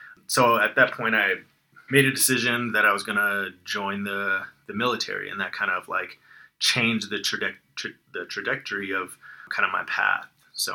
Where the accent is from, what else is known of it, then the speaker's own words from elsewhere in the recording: Florida, United States; I grew up in Florida, so we had three hurricanes in a row this year